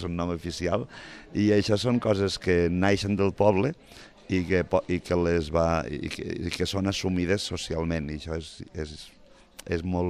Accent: Catalonia, Spain; jo sóc ebrenc, que així és com ens han batejat des de fa uns anys a la gent que vivim a les riberes de l'Ebre, però sóc ebrenc de la part de baix, de la part del sud

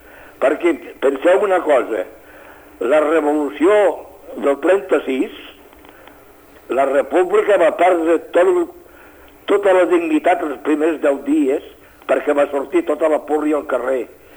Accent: Catalonia, Spain; Catalans, tenim l'obligació de demostrar que som catalans

